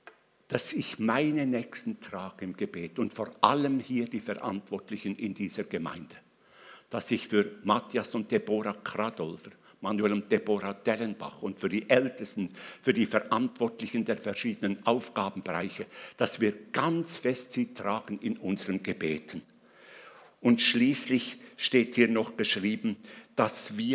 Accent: Bern, Switzerland; also born or lived in Aargau; Ich komme ja aus dem Kanton Bern. Wenn man mit mir redet, merkt man es.

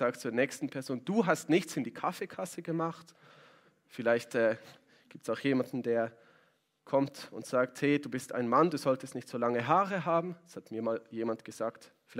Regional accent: Switzerland; Wir sind Schweizer und Schweizer stehen einander nicht auf die Füße.

